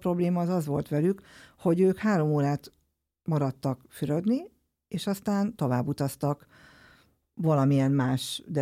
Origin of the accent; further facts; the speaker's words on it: Miskolc, Borsod-Abaúj-Zemplén, Hungary; igen, én Tőzsőkeres miskolci vagyok